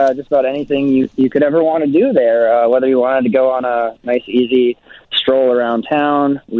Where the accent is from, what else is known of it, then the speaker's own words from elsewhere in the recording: Twin Cities, Minnesota, United States; Oh, the Twin Cities.